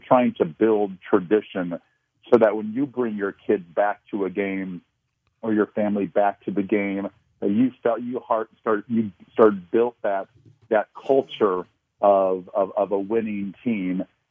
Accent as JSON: {"language": "English", "region": "Iowa", "country": "United States", "tie": "born or raised there", "said": "I actually probably watched more college football than pro football growing up in Eastern Iowa."}